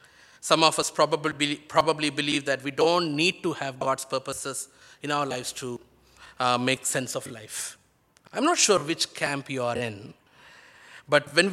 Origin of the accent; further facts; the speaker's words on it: India; I come from India, and in India, the percentage of Christianity is probably only 2%.